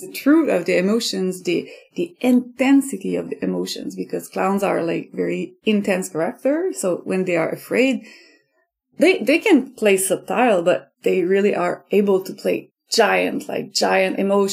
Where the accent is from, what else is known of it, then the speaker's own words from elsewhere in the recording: Sutton, Quebec, Canada; I'm native from Sutton, so it's still like I'm very attached to this this region.